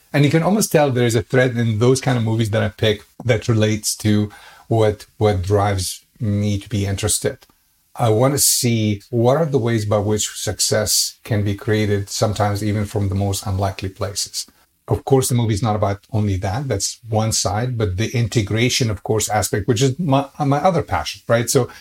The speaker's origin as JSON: {"language": "English", "country": "Egypt", "tie": "born or raised there", "second_language": "English", "moved": "as an adult", "lives_now": "United States", "said": "Even though I grew up in Egypt and football is not a sport necessarily that you would see there on mainstream"}